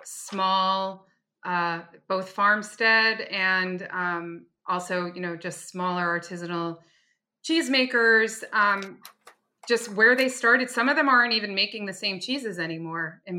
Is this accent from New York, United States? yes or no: yes; New York City, New York, United States; born there; And I was born in Greenwich Village and we lived on Bleecker Street.